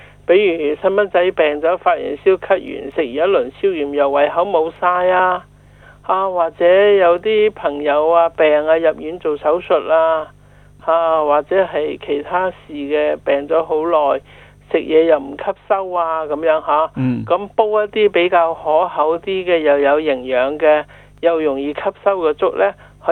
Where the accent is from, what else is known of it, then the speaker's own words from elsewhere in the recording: Guangdong, China; 咁啊，当然我哋广东人，我仲有好多粥中意食噶